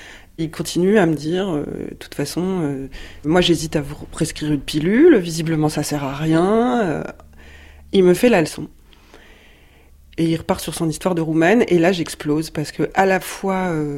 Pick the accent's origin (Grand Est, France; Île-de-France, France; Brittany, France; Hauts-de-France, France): Brittany, France; born there